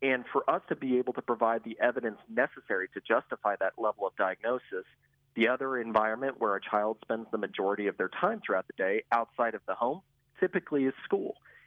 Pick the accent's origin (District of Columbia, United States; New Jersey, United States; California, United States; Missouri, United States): Missouri, United States; Poplar Bluff; so I'm originally from this area. I mean, I've been in Poplar Bluff, Missouri. That's my hometown